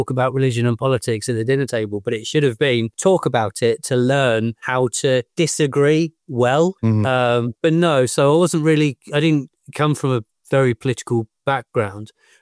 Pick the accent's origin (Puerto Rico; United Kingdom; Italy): United Kingdom; Canterbury, South East England; also born or lived in Dover; I was born in Dover in 76, slowly moved to the north of Kent through Whitfield, Shepherdswell, and then moved into Canterbury in the 80s. I moved into a house that's in the division that I represent, and my mum still lives in that house.